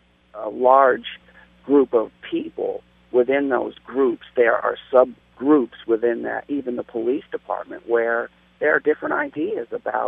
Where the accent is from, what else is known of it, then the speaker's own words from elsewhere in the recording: California, United States; I'm being from Southern California, it was the same thing.